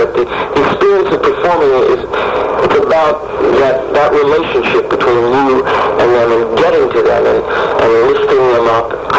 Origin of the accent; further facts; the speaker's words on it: West Orange, New Jersey, United States; I was brought up in New Jersey, about 40 minutes from Manhattan, in a small town called West Orange, with my mother and my grandparents